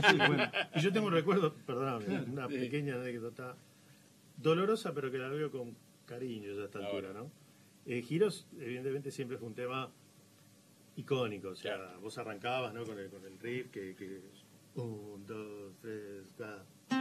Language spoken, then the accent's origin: Spanish; Rosario, Santa Fe, Argentina; somos todos rosarinos